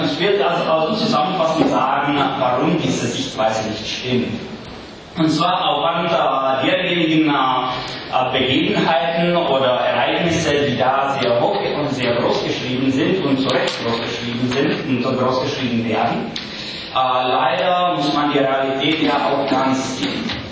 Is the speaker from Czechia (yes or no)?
yes; Kraslice, Karlovy Vary Region, Czechia; also born or lived in Sokolov; ich bin ein Böhme, geboren in Falkenau an der Eger, aufgewachsen in Graslitz, an der Grenze zu Deutschland.